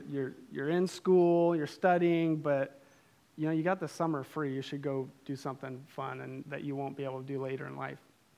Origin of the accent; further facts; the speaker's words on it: Snohomish, Washington, United States; I grew up in Snohomish, was a small town back then